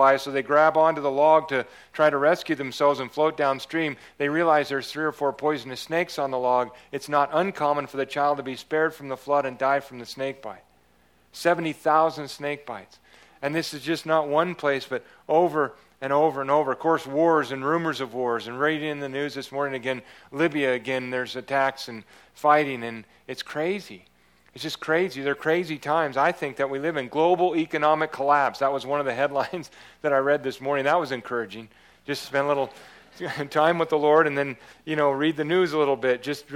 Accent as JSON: {"language": "English", "region": "California", "country": "United States", "said": "I'm not from Texas, actually. I'm from California, the left coast, and land of fruits and nuts."}